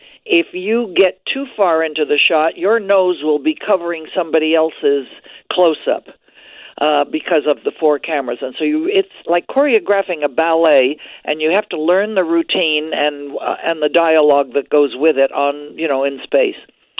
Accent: Quebec, Canada; of course, we're both Canadian-born. He's from Ontario, I'm from Quebec.

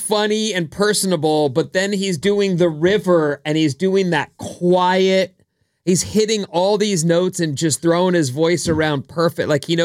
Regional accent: Boston, Massachusetts, United States; we're from Boston.

